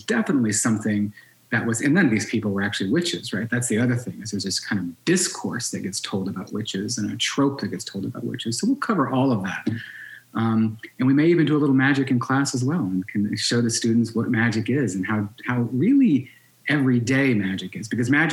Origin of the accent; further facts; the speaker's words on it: the South, United States; because I grew up in the South too